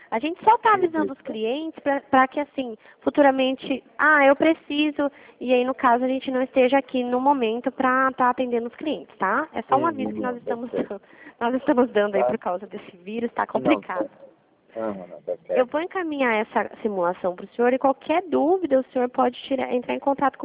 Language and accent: Portuguese; Dourados, Mato Grosso do Sul, Brazil; eu sou da cidade de Dourados